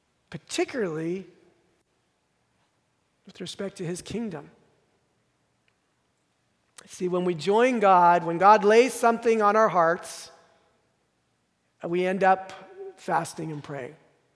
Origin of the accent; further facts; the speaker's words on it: San Francisco, California, United States; also born or lived in Boston; I grew up in San Francisco. Our best friends were all Jewish. And when I moved to Boston, I met a very close friend.